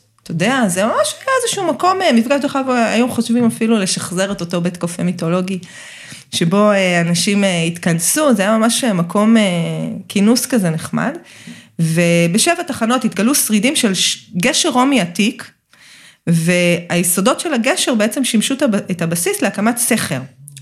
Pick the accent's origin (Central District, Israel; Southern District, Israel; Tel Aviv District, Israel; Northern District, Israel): Central District, Israel; Petah Tikva; אני גדלתי בפתח תקווה, ובאמת, את רוב הילדות שלי עברתי בשדה תפוחי אדמה שהיה ליד הבית, וכמובן בפרדסים, הרי פתח תקווה הייתה ידועה, כן, מפורסמת בפרדסים